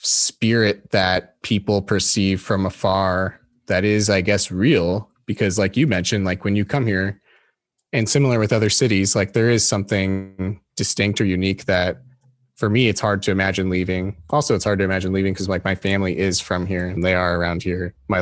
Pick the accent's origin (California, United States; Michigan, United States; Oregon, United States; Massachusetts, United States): California, United States; Glendale; I was born in Santa Monica and then I grew up in, most of my childhood was in Glendale, which is just like, you know, 15 minutes from downtown LA.